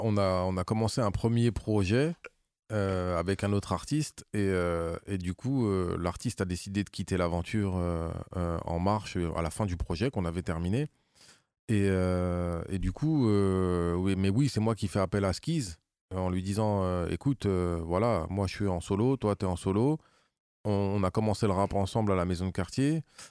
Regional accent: Évry, Île-de-France, France; On est issus du même quartier, on vient d'Evry et dans Evry, tu as un collège pour chaque quartier.

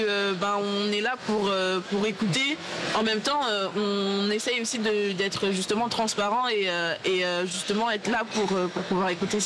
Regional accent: Paris, Île-de-France, France; Oui, moi du coup je suis de Paris dans le 12e

